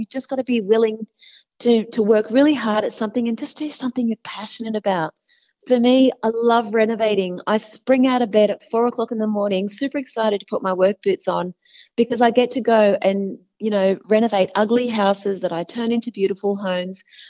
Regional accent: Sydney, New South Wales, Australia; I grew up in Sydney's western suburbs.

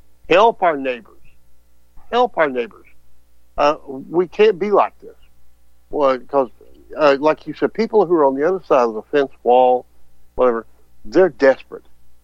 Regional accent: Texas, United States; And that comes partly from me, excuse me, growing up in Texas and knowing these people

